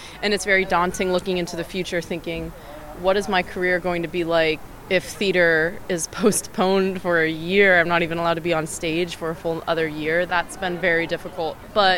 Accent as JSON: {"language": "English", "town": "Bethlehem", "region": "Pennsylvania", "country": "United States", "said": "I'm 22 years old, and I'm from Bethlehem, Pennsylvania."}